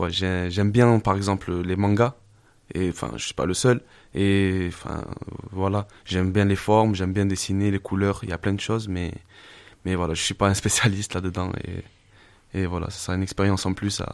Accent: Manosque, Provence-Alpes-Côte d'Azur, France; On connaît tous, enfin on est tous des Manosquins et Manosquines

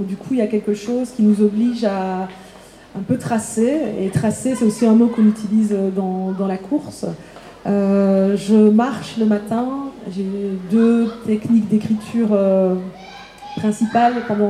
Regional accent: Liège, Wallonia, Belgium; je viens de Liège, vous entendez peut-être mon accent

